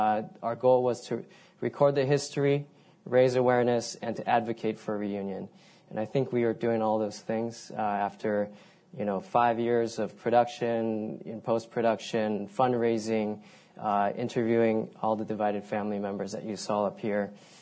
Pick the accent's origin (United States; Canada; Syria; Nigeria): United States; born there; One, wow, I was born in America, and I'm so thankful for the opportunities that I've been given.